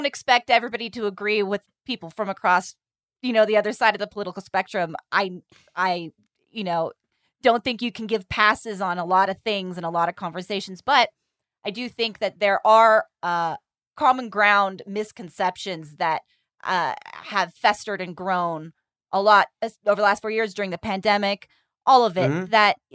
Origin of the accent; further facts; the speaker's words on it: California, United States; I'm from California, just so you know, if we're unclear.